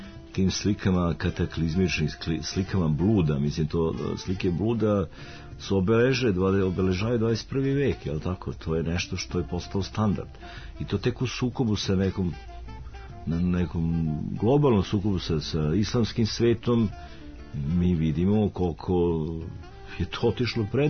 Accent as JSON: {"language": "Serbian", "country": "Serbia", "lives_now": "United States", "said": "ja kao Srbin u stranstvu, naravno da sam suočen u Americi"}